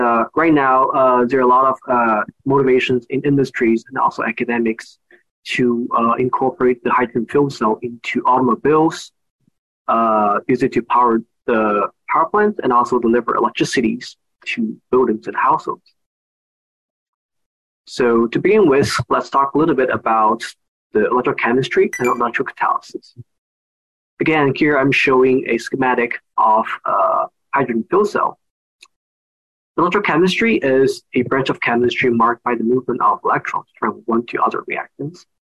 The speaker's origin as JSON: {"language": "English", "country": "Japan", "tie": "born or raised there", "also_born_or_lived": "China", "moved": "as an adult", "lives_now": "United States", "said": "So I was raised in Japan and China before I came to the United States for my bachelor's degree in biochemistry"}